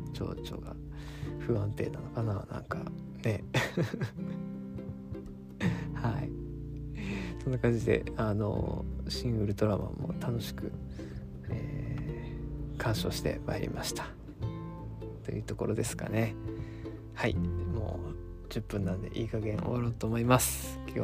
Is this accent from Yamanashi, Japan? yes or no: no; Sukagawa, Fukushima, Japan; 福島県の、まあ、市は隣なんですけれども、私も縁のある須賀川市というところを生まれてして、で同じようなすげえ田舎で生まれ育った